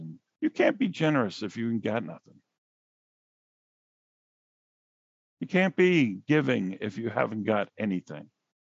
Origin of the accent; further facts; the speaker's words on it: Queens, New York, United States; You know, growing up in Queens, you know, the whole roof had caved in.